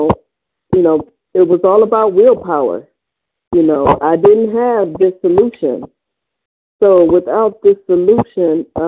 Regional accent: Cleveland, Ohio, United States; I'm from Cleveland, Ohio.

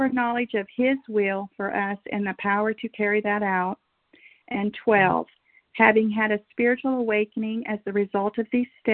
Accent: Oklahoma, United States; I'm from Oklahoma

